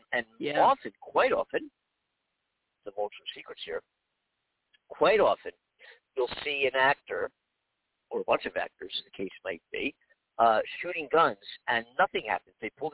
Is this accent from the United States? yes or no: yes; Hollywood, California, United States; so I've been on many sets here not in Hollywood, in Hollywood, in California, my hometown, doing movies and taking little parts and things like this and TV shows and little projects.